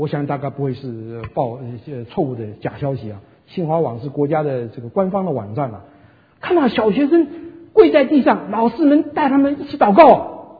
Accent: Shaoshan, Hunan, China; 我是湖南人，我不但是湖南人，我是湖南韶山人，祖籍韶山哈。

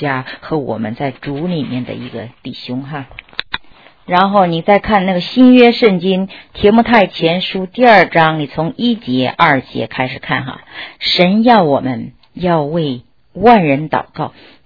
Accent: China; moved away; 我们中国人只要吃饭的都知道盐的功用哈。我小的时候在国内的时候，家里每年到过年的时候都会腌腊肉

